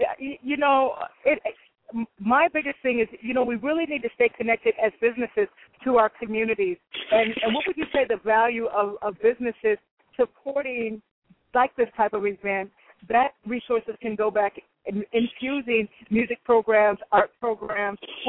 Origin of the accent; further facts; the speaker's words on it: Illinois, United States; I'm from Illinois, so I've never lived in a city or a place where there's so many schools.